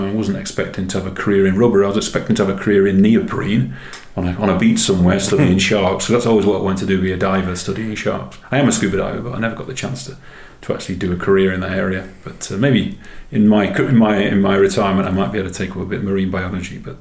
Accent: England, United Kingdom; So I actually knocked on the door and I said, " … I'm an English guy, I'm here from Michelin selling tyres, but the good news is I didn't bring my dog with me."

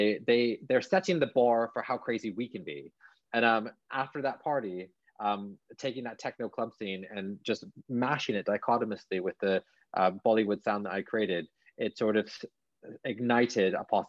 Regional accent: Canada; accent: Canadian; my accent being Canadian, which is American.

